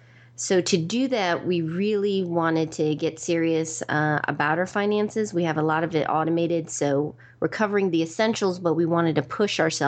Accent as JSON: {"language": "English", "region": "New York", "country": "United States", "tie": "born there", "also_born_or_lived": "Georgia / Maryland / Virginia", "lives_now": "Raleigh, United States"}